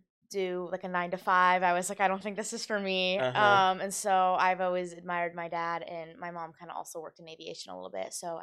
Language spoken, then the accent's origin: English; California, United States; I'm originally from California.